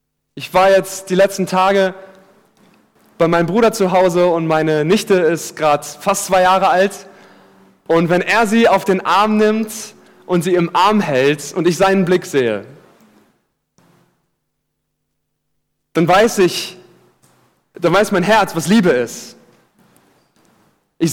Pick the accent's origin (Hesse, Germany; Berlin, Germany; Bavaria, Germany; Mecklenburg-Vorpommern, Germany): Hesse, Germany; Giessen; ich komme aus Gießen, das muss ich kurz erwähnen